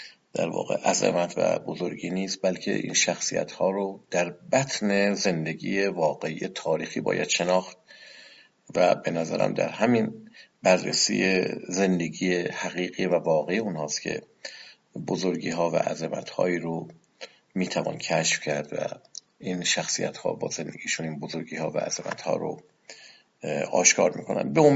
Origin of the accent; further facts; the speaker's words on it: Iran; born there; چرا من در ایران به دنیا آمدم نه در نیویورک؟ چرا من در یک خانواده مسلمان به دنیا آمدم نه در یک خانواده بودایی یا یهودی؟